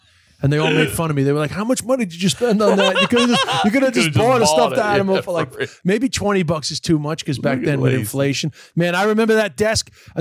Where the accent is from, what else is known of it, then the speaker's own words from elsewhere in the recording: Queens, New York, United States; because I grew up in Queens, but we were on the eastern side of Queens. So we were basically at the end of Queens, the end of New York City.